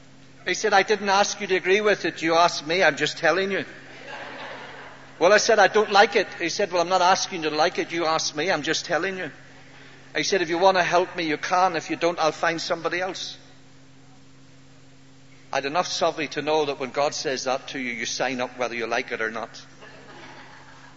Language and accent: English; Belfast, Northern Ireland, United Kingdom; I'm from Ireland, from Belfast, from the Black North.